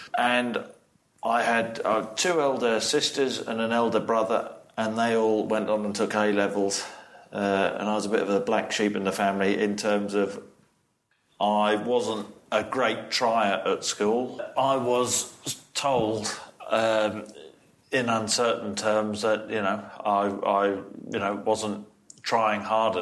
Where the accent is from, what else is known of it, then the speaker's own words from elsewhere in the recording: Nottingham, East Midlands, United Kingdom; born there; I was born in Nottingham. That's why I supported them.